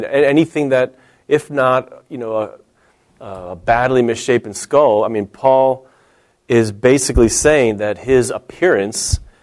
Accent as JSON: {"language": "English", "town": "Chicago", "region": "Illinois", "country": "United States", "tie": "born or raised there", "said": "You know, when I grew up in Chicago, we played 16-inch softball, not the wimpy 12-inch."}